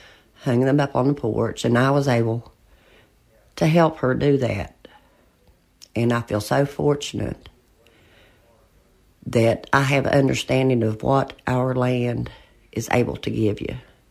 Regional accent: Rock Creek, West Virginia, United States; I'm from Rock Creek, West Virginia, born and raised here, so basically I've been here all my life.

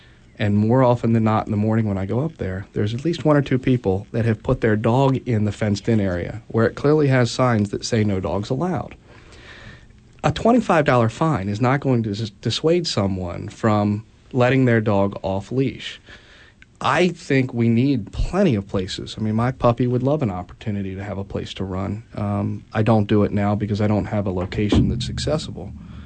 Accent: United States; I grew up in the Federal Hill area and had a dog

